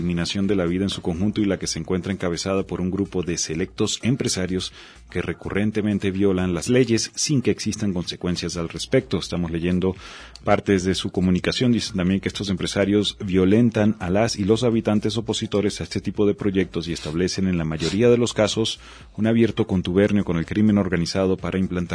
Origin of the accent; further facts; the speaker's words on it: Mexico; impulsar su agenda minera por encima de nosotros como mexicanos